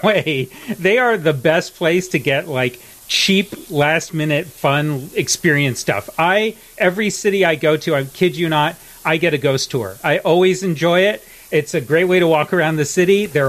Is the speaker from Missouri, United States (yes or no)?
no; San Francisco, California, United States; There's actually the one in San Francisco. I'm from San Francisco.